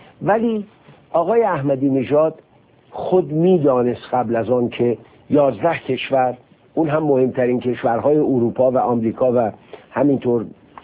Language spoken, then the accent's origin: Persian; Iran; خب این از نظر احساس من به عنوان یک ایرانی که به قضیه میگن،